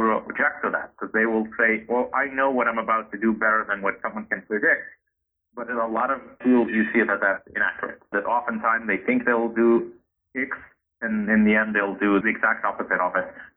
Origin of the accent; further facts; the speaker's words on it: Israel; I come from Israel, so we have some interesting debates with pollsters in Israel